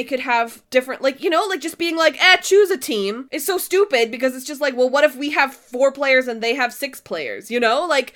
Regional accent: Canada; I know I'm Canadian, but I don't want it in meters

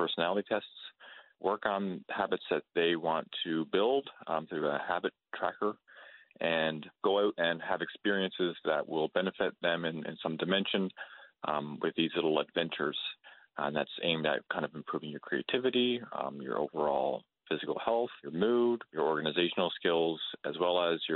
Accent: Glovertown, Newfoundland and Labrador, Canada; also born or lived in St. John's; now in Vancouver, Canada; I grew up in Glovertown, Newfoundland. I spent about 10 years in St. John's. In the last couple of years, I kind of drove right across Canada to land here in Vancouver

